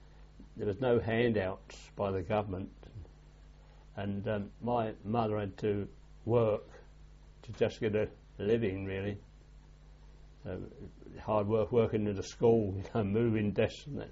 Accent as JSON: {"language": "English", "town": "Hackney", "region": "London", "country": "United Kingdom", "tie": "born there", "said": "I was born in Home Street, Hackney. I don't know if it's still there now. And my grandfather lived round the corner in Bus Street, where his business was."}